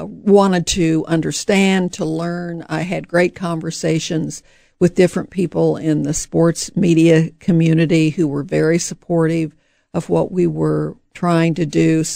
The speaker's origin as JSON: {"language": "English", "town": "St. Joseph", "region": "Missouri", "country": "United States", "tie": "born or raised there", "said": "I grew up in St. Joseph, Missouri."}